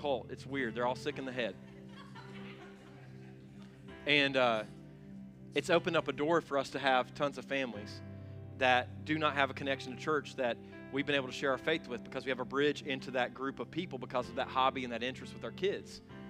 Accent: Greenville, South Carolina, United States; I grew up in South Greenville around the Woodmont High School community, blue-collar community that had a lot of forced integration.

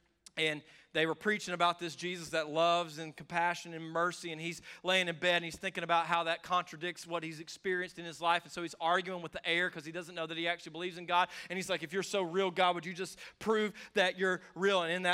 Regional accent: the South, United States; I grew up around this in the South.

